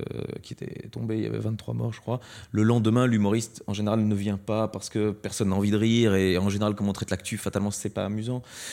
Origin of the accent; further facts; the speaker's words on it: Belgium; J'avais dit que moi je suis belge